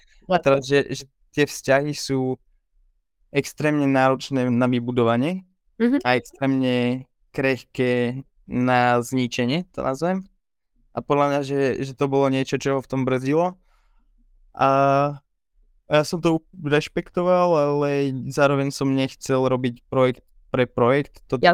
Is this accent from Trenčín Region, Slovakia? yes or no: no; Žilina Region, Slovakia; odchádzal som vlastne z Oravy